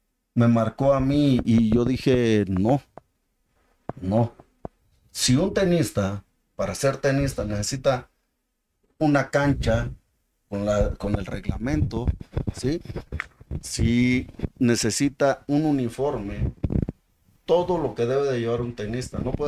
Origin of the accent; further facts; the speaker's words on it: Acapulco, Guerrero, Mexico; en Acapulco, Guerrero, ahí de donde soy originario